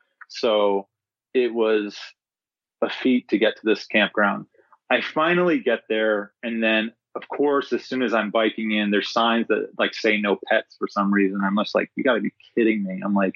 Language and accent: English; North Carolina, United States; I grew up in, like I said earlier, I grew up in North Carolina. So I grew up doing a lot of camping and hiking